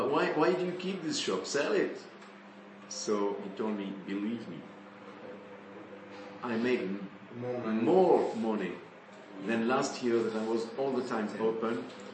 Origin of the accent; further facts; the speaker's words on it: Grenoble, Auvergne-Rhône-Alpes, France; English is a second language; In my hometown in Grenoble